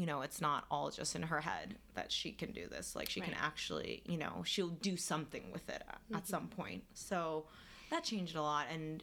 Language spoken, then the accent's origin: English; South Korea; I'm from Korea, by the way.